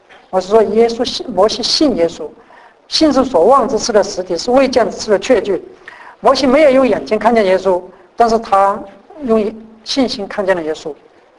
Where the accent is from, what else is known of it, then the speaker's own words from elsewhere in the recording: China; 那有人说这个有点像我们中国人那个过年贴春联了、就门楣上门框上都贴着那个春联